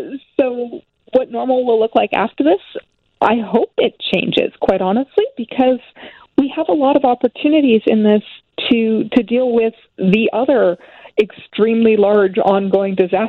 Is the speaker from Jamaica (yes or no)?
no; Canada; I am Canadian, so I'm also looking at the U.S.